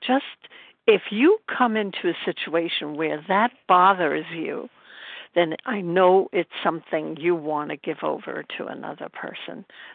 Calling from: Brooklyn, New York, United States; recovered and grateful in Brooklyn, New York.

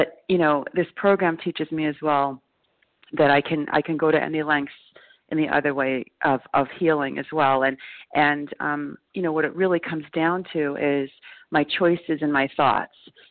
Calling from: New York, United States; I'm calling from New York.

